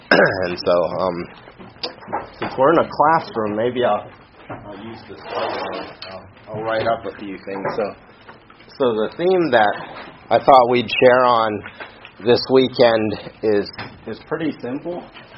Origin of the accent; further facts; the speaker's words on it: Seattle, Washington, United States; now in New York City, United States; I come from New York City. We're living there with our family now. Originally, I'm from Seattle.